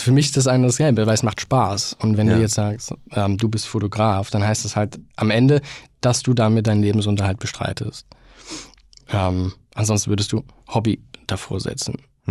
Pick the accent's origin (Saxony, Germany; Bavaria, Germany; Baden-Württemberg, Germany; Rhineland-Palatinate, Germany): Saxony, Germany; Chemnitz; born or raised there